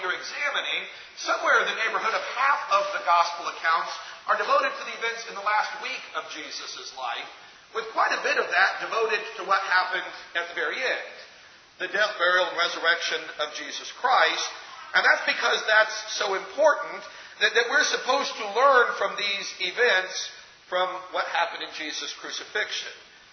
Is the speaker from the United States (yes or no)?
yes; Midwest, United States; I'm from the South, at least now. I grew up in the Midwest, but I live in the South